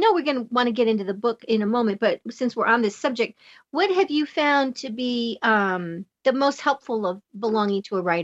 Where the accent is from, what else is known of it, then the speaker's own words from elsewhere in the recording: Albuquerque, New Mexico, United States; wow, all of these groups are in Albuquerque.